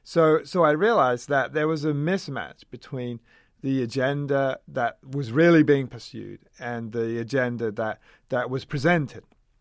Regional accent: United Kingdom; So I did a PhD in England. So I'm British. Did a PhD in England in plant virology.

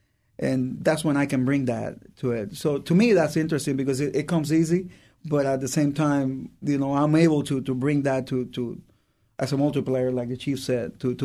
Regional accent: Puerto Rico; English is a second language; I'm originally from Puerto Rico.

